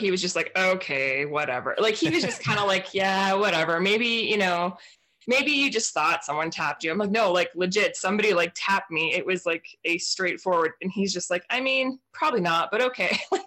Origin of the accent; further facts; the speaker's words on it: Portland, Oregon, United States; like, I grew up in Portland, Oregon. So like, we don't have that there.